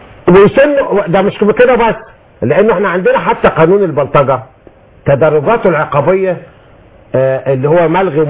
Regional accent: Upper Egypt, Egypt; عندنا في الصعيد

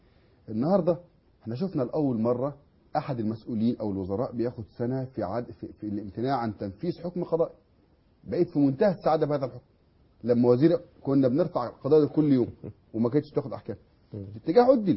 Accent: Al-Kammash, Monufia Governorate, Egypt; ومن قريتي انا قريه الكماش

